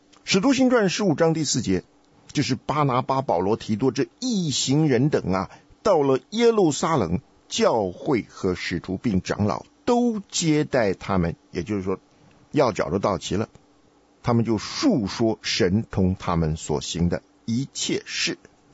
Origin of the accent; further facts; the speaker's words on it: China; 看见的事情对我们中国人来讲应当一点都不陌生，知识分子臭老九是最难对付的。